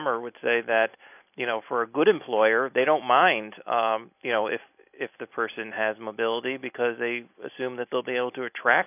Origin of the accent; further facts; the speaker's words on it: United States; speaking as an American who, you know, doesn't even like to wait in line 5 minutes when I go to a movie theater to buy a ticket